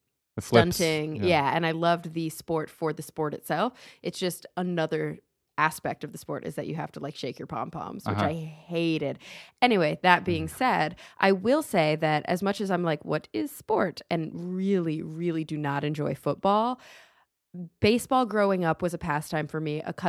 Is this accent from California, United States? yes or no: no; Dallas, Texas, United States; Because we grew up in Dallas.